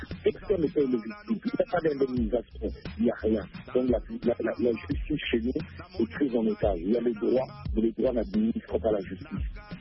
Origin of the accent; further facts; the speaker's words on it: DR Congo; born there; peut-être que je suis pas né du bon côté, mais si je suis né au Congo